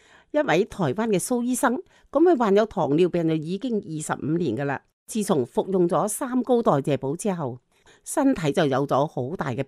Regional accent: Hong Kong

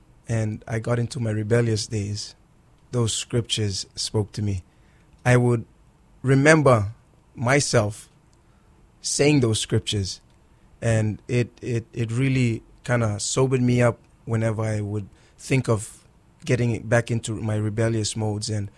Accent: Fiji; Growing up in Fiji, there is a great sense of family, everybody's family.

